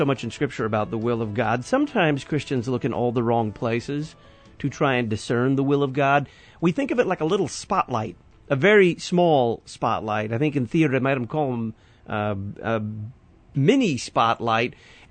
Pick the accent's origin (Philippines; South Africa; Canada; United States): United States; Texas; I can say that because I'm from Texas.